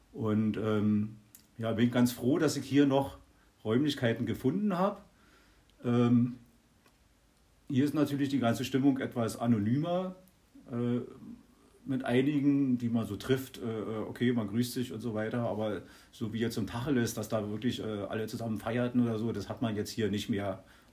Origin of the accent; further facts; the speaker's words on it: Berlin, Germany; Und ich bin in Berlin geboren, beziehungsweise in Rand-Berlin und Berlin eben auch aufgewachsen